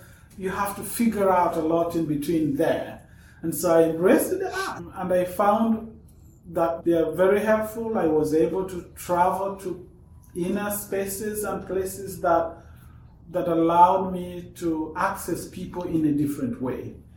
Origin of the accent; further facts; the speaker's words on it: Rwanda; I come from Rwanda, a country that has gone through a lot, the better part of the 20th century and until today.